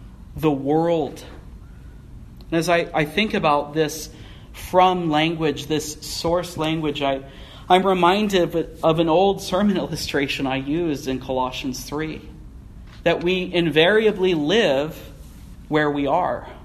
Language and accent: English; California, United States; I'm a man from the San Fernando Valley. I say like and dude a lot.